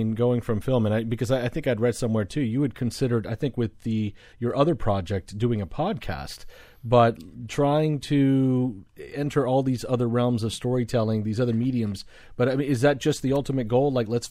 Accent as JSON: {"language": "English", "town": "West Palm Beach", "region": "Florida", "country": "United States", "tie": "born or raised there", "said": "So I grew up in South Florida, as I mentioned before, to the listeners. But I grew up, a lot of my time was up in West Palm Beach."}